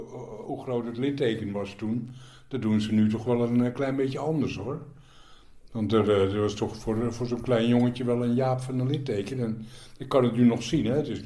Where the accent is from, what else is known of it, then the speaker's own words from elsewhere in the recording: Haarlem, North Holland, Netherlands; born there; Ik ben geboren in Haarlem.